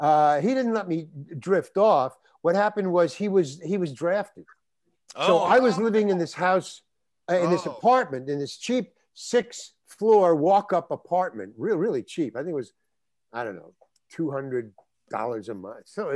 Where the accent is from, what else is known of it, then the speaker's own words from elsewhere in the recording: New York, United States; Because I grew up in New York. So the Village was like a mecca to me.